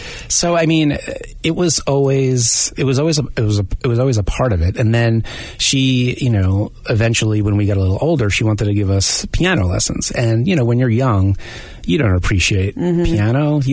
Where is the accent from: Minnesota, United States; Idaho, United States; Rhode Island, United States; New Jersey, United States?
New Jersey, United States; In Bergen County.